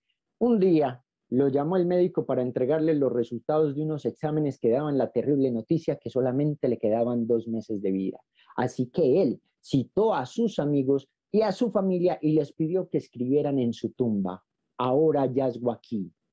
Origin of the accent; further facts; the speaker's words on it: Medellín, Antioquia, Colombia; yo soy muchacho de Medellín, Colombia. Me tocó vivir en un barrio que era un poquito complejo en términos de la violencia.